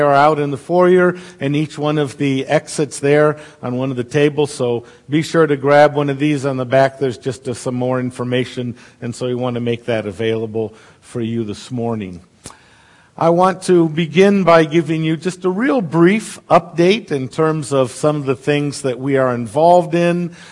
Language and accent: English; Brazil; So we're both really from Brazil in every sense of the word.